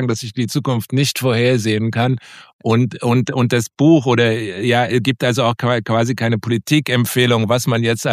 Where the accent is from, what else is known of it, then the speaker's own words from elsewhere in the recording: United States; Also das mir vielleicht als Amerikaner fällt mir das vielleicht besonders auf, aber oft, wenn ich nach Deutschland komme, bin ich wirklich erstaunt über den enormen Pessimismus.